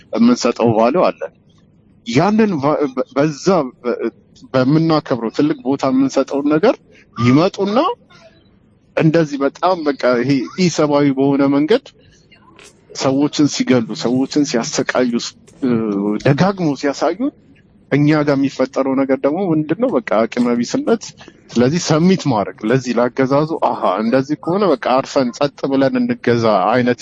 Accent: Addis Ababa, Ethiopia; አዲስ አበባ ነው ተወልጄ ያደኩት

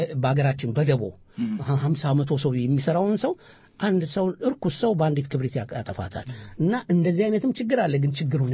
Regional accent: Amhara, Ethiopia; አቦ ወሎዬ ስለሆንኩኝ በዘሬ

